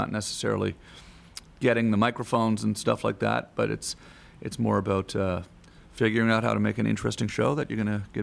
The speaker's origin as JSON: {"language": "English", "town": "Ottawa", "region": "Ontario", "country": "Canada", "tie": "born or raised there", "also_born_or_lived": "Los Angeles", "said": "I always felt a little out of place in Los Angeles, even though I lived there for 20 years. I grew up in Canada in the city of Ottawa, and you know, you're a lot closer to nature out there."}